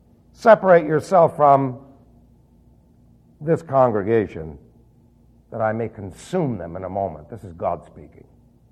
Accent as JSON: {"language": "English", "town": "New York City", "region": "New York", "country": "United States", "tie": "born or raised there", "said": "I'm streetwise. I was raised in New York City."}